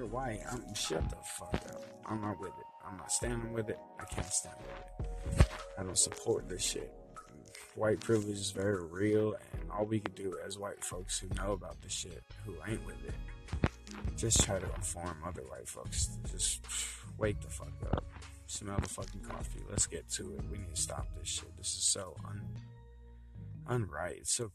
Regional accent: Miami, Florida, United States; I mean, I grew up in Miami. I'm grown in Miami. I was imported there and I was grown there, from Key Largo to West Palm Beach to my fucking Miami

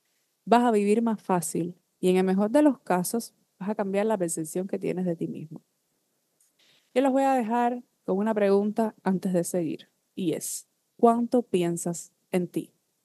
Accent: Cuba; moved away; logré expandir todo esto también fuera de mi país natal, de Cuba.

